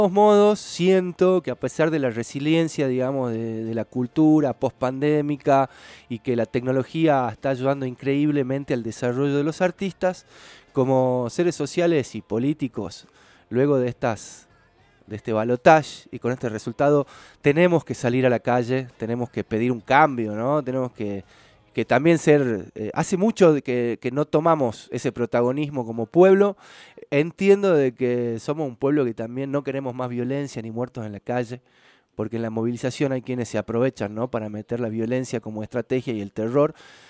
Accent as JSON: {"language": "Spanish", "country": "Argentina", "said": "si no estamos en el mejor momento como argentinos"}